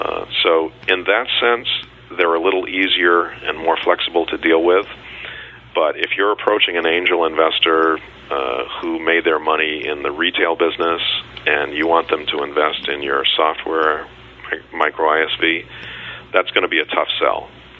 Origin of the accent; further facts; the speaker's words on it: Boston, Massachusetts, United States; I'm from Boston, so I'm familiar with several of them.